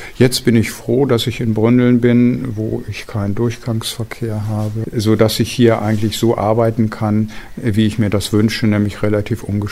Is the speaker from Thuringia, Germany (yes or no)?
no; Mellendorf, Lower Saxony, Germany; Ich bin in einem Handwerkerhaushalt in Mellendorf aufgewachsen.